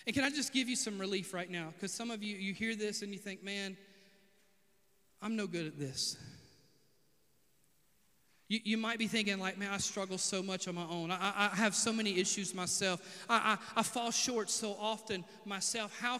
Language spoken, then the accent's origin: English; Sebastopol, Mississippi, United States; Hey, no offense, I love my hometown. If you're watching, I'm just saying it ain't got much going on in the way of tourism, okay? All right? God bless Sebastopol.